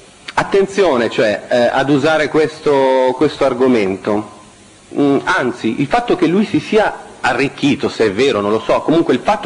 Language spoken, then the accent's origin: Italian; Calabria, Italy; essendo calabrese